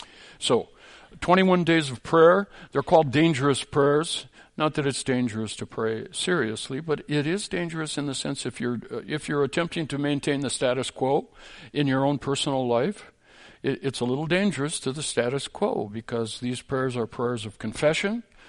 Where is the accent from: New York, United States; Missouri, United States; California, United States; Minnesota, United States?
Minnesota, United States; Minneapolis; There was a little church up in north central Minnesota. I come from that territory. Really, I was raised in Minneapolis.